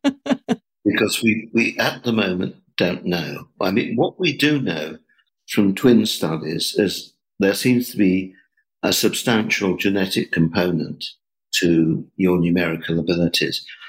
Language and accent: English; England, United Kingdom; I was brought up in England